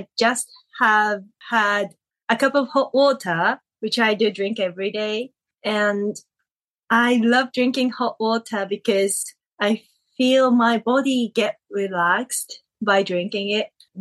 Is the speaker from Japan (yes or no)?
yes; Tokyo, Japan; I grew up in Tokyo